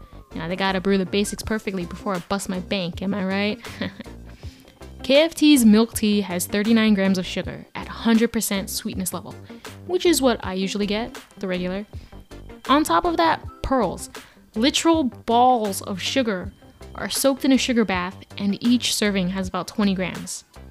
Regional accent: Houston, Texas, United States; But including tax, now I'm from Houston, Texas, so 8.25%

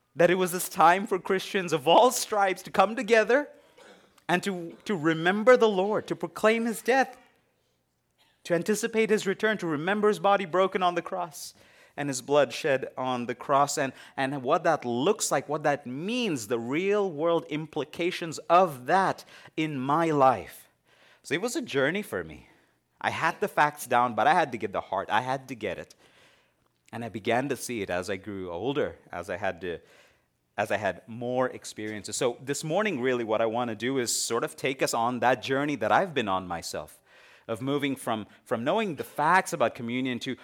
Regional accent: India; I was born and raised in India, but I grew up in the church. So I was in the minority, right? Christians only form about 2% of the Indian population. Praise God, I was born into a Christian home.

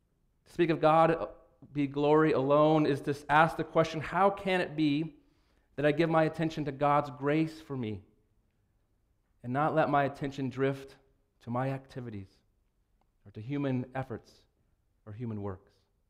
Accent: Ohio, United States; When I was growing up in Ohio, we would sometimes go to Kentucky to a place called Red River Gorge.

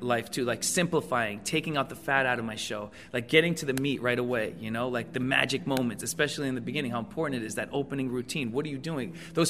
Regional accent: New York, United States; next thing you know, I'm in Big Rapids, Michigan. I'm from New York. I'd never been to Michigan, you know.

